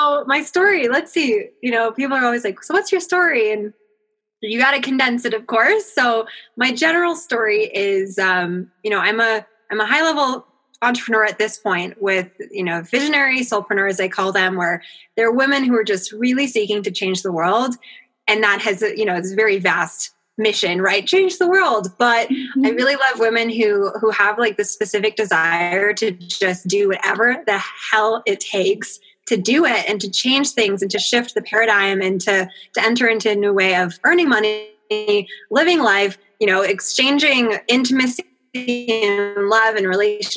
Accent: Boulder, Colorado, United States; now in Vail, United States; So I am in Vail, Colorado, and I'm definitely a mountain girl through and through. I was born and raised in Boulder, so just down the road.

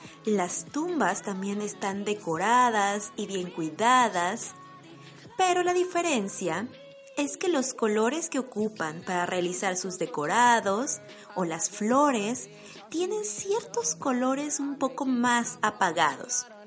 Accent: Mexico; now in Germany; mi choque cultural fue que no es una tradición tan grande como la que se vive en mi país de origen. Pues para los mexicanos, el Día de Muertos nos enseña

